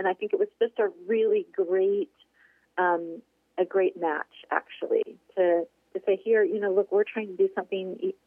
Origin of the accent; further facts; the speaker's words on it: California, United States; now in Alaska, United States; But we were kind of lacking compared to my home state of California when it came to fruits and vegetables.